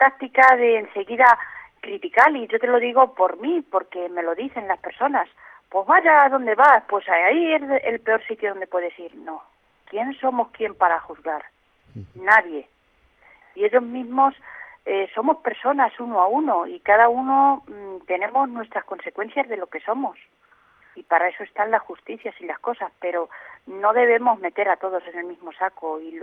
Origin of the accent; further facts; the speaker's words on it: Herencia, Castilla-La Mancha, Spain; yo, para mí, soy también de aquí, claro, como soy de Herencia, igual que Serafín